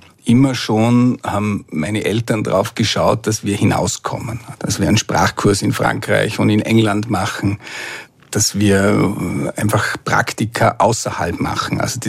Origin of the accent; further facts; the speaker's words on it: Vorarlberg, Austria; Ich bin ein Vorarlberger, ich habe dort die Handelsakademie besucht und danach kurz bei der Hypobank gearbeitet und dann habe ich in Innsbruck Wirtschaft studiert